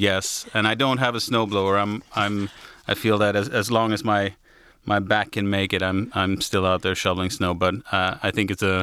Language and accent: English; Sweden; In Sweden, at that time and still to this day, you have to pick an instrument.